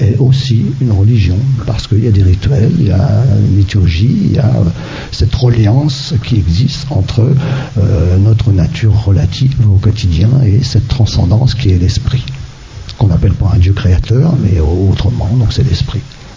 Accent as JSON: {"language": "French", "country": "France", "said": "Moi-même je suis occidental, je suis français, je ne suis pas tibétain, donc et je suis moine et enseignant et je vis au monastère de Kundrling en Auvergne"}